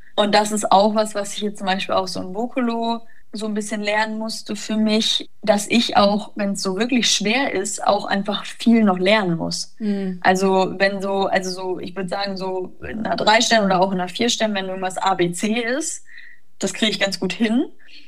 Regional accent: Warendorf, North Rhine-Westphalia, Germany; Ich meine, ich komme aus Warndorf

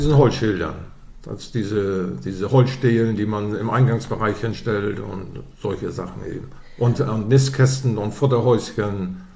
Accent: Weddingstedt, Schleswig-Holstein, Germany; wir sind Ur-Dithmarscher. Ich komme aus Weddingstedt und Anne kommt aus dem Neufelder Koog.

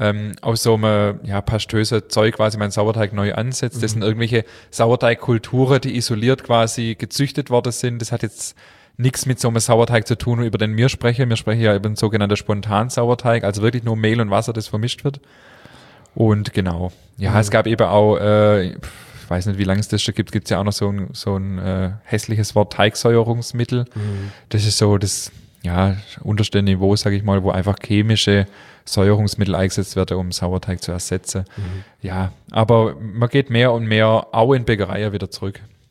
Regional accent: Germany

